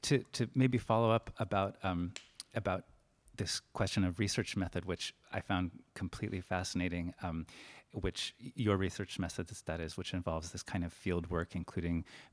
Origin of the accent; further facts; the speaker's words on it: United States; as an American, it's amazing to me to think